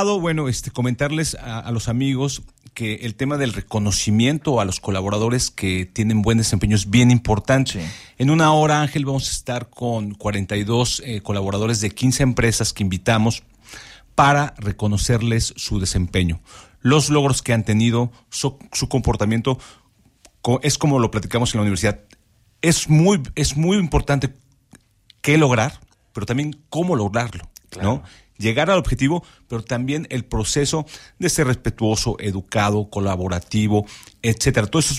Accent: Mexico; A nosotros como mexicanos claramente que nos encanta, pero a los extranjeros les fascina.

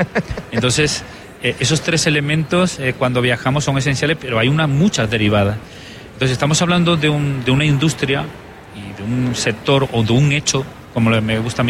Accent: Spain; yo soy español y sé perfectamente dónde está México

